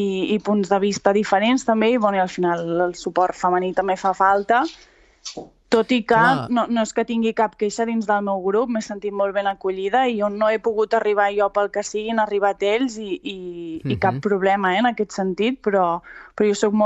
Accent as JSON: {"language": "Catalan", "town": "Solsona", "region": "Catalonia", "country": "Spain", "said": "Ah, sí, soc de Solsona."}